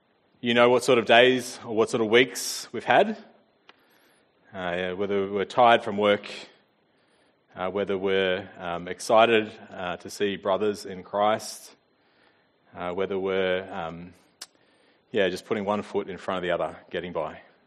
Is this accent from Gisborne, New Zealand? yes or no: no; Wellington, New Zealand; I'm from Wellington, so we just turn the fan down a few notches.